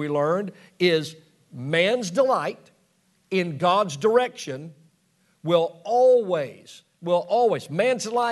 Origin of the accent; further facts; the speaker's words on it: Texas, United States; Okay, now let's figure this out. We're from Texas.